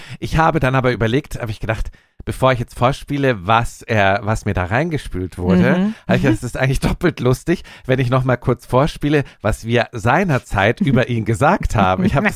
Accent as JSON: {"language": "German", "town": "Munich", "region": "Bavaria", "country": "Germany", "tie": "born or raised there", "said": "Obermenzing, wo ich aufgewachsen bin"}